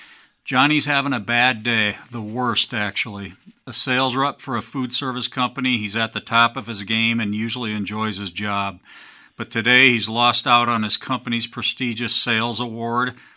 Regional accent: Quad Cities, United States; I grew up in the Quad Cities, went to college in Minnesota, spent most of my professional life kind of here and there and everywhere I was sent to for career reasons

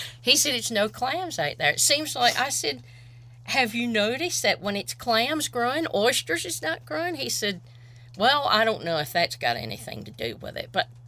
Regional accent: Smith Island, Maryland, United States; If Bonnie had a come to the island, we'd have thought she was a movie star, because I tell her how nice she looks.

